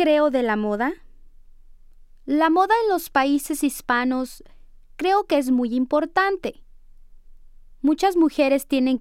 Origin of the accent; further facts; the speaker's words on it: Mexico; Y en México, en México de donde yo soy, a veces no se hace eso